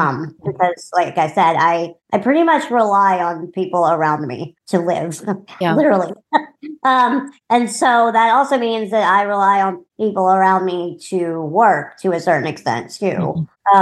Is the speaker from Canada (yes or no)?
no; New Orleans, Louisiana, United States; I am from New Orleans, Louisiana, and I am an artist and graphic designer.